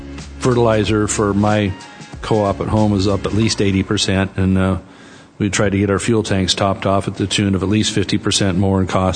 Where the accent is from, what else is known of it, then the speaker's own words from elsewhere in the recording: California, United States; My home state of California, you know, electricity is going to continue to go through the roof as generation is taken offline.